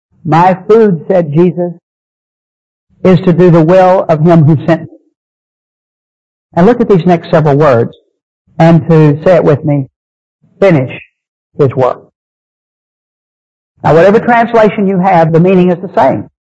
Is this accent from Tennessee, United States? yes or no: no; Texas, United States; I happened to be a Baptist for no other reason because I'm from Texas. Y'all, it's hard to be in Texas and not least be a Baptist or a Methodist, all right?